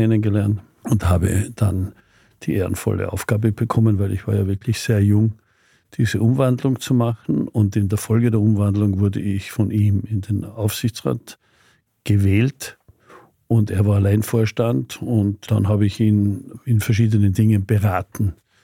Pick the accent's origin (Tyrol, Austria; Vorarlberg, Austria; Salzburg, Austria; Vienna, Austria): Tyrol, Austria; Und ich als Tiroler